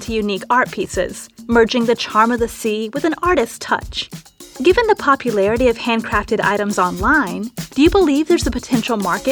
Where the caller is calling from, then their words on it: Charleston, South Carolina, United States; from Charleston, South Carolina. I started listening to your podcast after a friend who successfully launched her side hustle recommended it. Living near Bull's Island and some other beaches